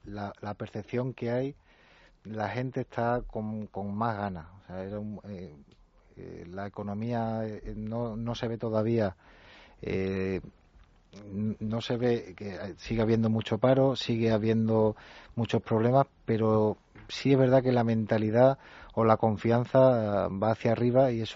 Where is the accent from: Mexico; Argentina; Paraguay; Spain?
Spain; Extremadura; La joyería es joyería hecha aquí en España, somos extremeños, lo hacemos todo en Extremadura